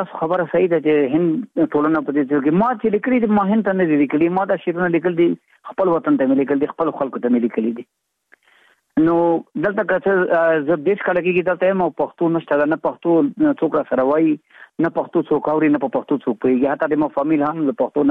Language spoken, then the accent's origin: Pashto; Afghanistan; نو موږ د افغانستان افغانان یو، موږ ته افغانستان خپل وطن ده